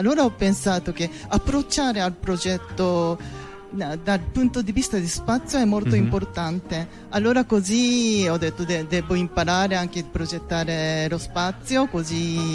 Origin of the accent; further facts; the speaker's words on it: Tokyo, Japan; Italian is a second language; moved away as an adult; now in Milan, Italy; sono giapponese di Tokyo, sono nata e cresciuta in centro Tokyo